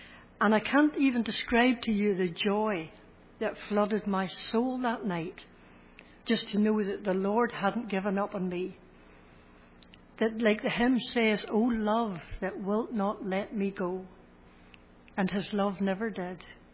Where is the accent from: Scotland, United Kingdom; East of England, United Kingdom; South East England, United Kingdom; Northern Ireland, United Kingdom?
Northern Ireland, United Kingdom; Ballymoney; the Free Presbyterian Church in Ballymoney, my hometown.